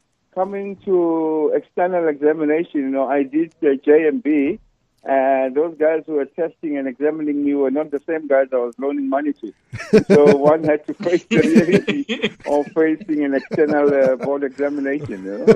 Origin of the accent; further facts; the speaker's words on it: Soweto, Gauteng, South Africa; I grew up in Zola, Soweto.